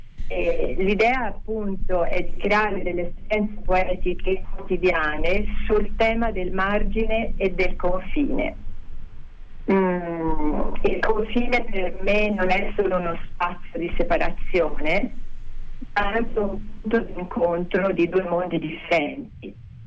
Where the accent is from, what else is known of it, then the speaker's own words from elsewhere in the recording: Florence, Tuscany, Italy; e io sono fiorentina